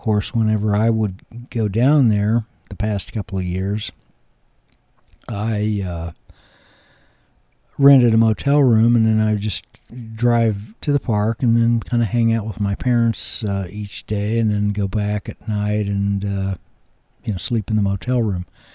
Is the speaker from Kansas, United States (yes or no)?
yes; Kansas, United States; Like, where I was born and raised in Kansas, whenever it would snow, typically the snow would hang around for a while.